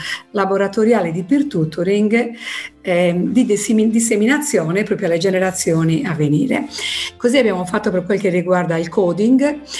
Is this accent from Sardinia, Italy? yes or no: yes; Alghero, Sardinia, Italy; l'abbiamo anche ripetuto nella mia città, io sono di Alghero